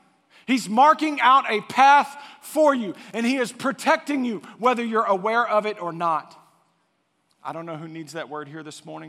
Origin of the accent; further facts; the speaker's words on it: Waco, Texas, United States; I grew up in Waco, and I went to a small private Christian school, Waco Christian School